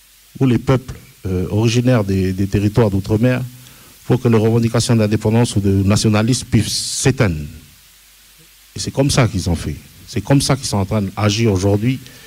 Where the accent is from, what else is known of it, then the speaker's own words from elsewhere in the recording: New Caledonia; Nous, on est des gens du Pacifique, de l'Océanie, on est des Mélanésiens, on a nos codes qui ne correspondent pas forcément au code européen.